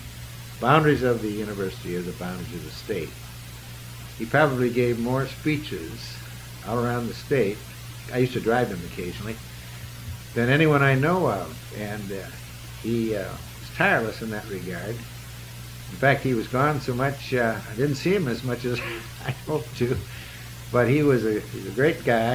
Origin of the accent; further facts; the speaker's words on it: Janesville, Wisconsin, United States; also born or lived in Sun Prairie / Edgerton; We were living in Edgerton at the time. My dad was superintendent there. We were there from 1912 to 1920 when he took the position of superintendent of the schools at Janesville. And for 7 years, we were in Janesville